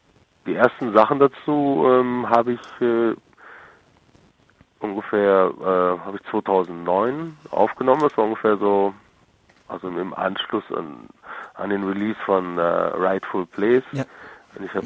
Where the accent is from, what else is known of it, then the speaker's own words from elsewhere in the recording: North Rhine-Westphalia, Germany; in der Nähe von Bielefeld, wo ich aufgewachsen bin